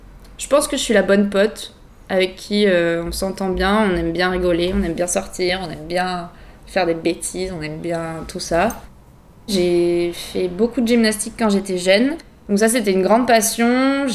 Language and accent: French; Bordeaux, Nouvelle-Aquitaine, France; born there; j'ai 23 ans, je suis née à Bordeaux, je vis encore à Bordeaux. Aujourd'hui, on est chez mon père, donc dans un appartement près de Bordeaux-Centre. C'est là où j'ai vécu ces 4 dernières années